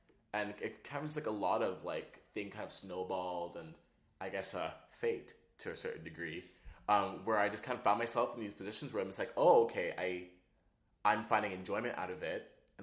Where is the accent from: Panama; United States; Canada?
Canada; Toronto, Ontario; Well, I actually grew up in Toronto. I grew up in Scarborough.